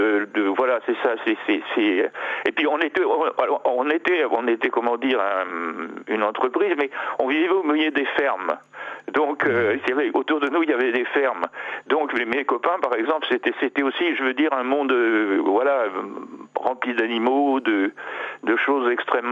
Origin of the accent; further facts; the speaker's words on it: Torigny-sur-Vire, Normandy, France; born there; Alors, je suis né en Normandie, dans la Manche, à un petit bourg qui s'appelle Torigny-sur-Vire, où mon père, en fait, faisait la reconstruction.